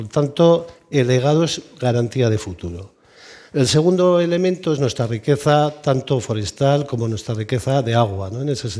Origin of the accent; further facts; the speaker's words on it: Navarre, Spain; ¿qué nos une como navarros y navarras?